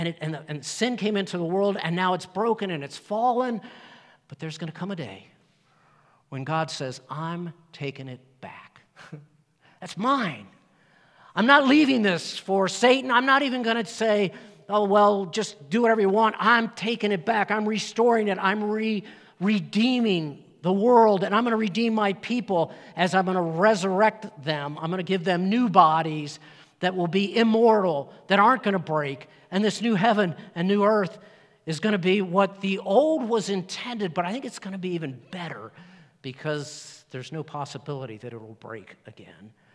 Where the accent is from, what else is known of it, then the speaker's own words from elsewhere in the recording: Chesapeake Bay, United States; I like water. I grew up on the East Coast. I grew up by the Chesapeake Bay.